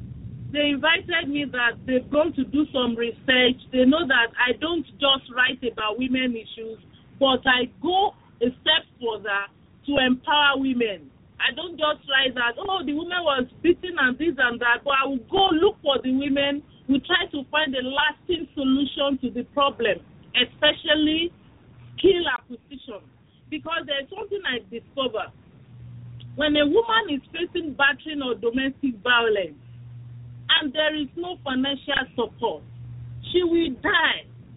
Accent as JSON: {"language": "English", "country": "Nigeria", "said": "I am a Nigerian. I was born on December 20, 1972. I studied English language at the University of Lagos."}